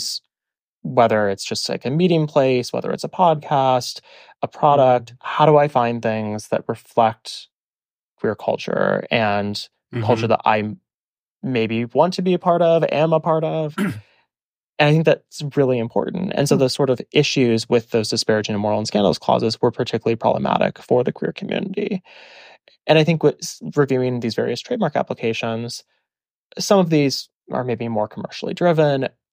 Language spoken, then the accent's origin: English; Midwest, United States; But growing up in the Midwest, we had both.